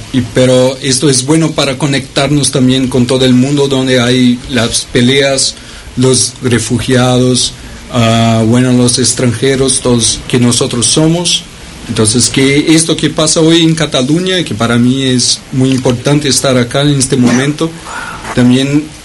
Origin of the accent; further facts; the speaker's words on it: Brazil; Spanish is a second language; now in Spain; yo soy de Brasil. Agradezco por este espacio abierto acá. Entonces, perdóname por mi español un poco flaco